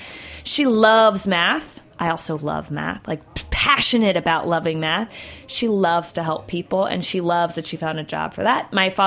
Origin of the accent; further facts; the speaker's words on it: Virginia, United States; I was raised in Virginia, and the, like, best, most competitive in-state school was the University of Virginia.